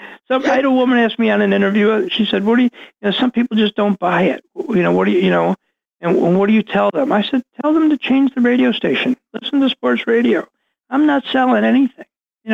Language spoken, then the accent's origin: English; Buffalo, New York, United States; I have a Buffalo Bills chair. I grew up in Buffalo.